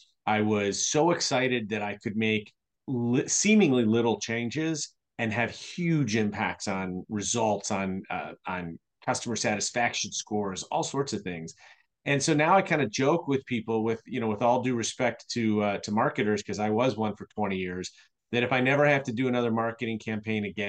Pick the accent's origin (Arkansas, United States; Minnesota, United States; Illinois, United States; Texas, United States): Illinois, United States; Chicago; And I'm from Chicago, and I had to learn pretty quickly. I mean, I know this growing up in Chicago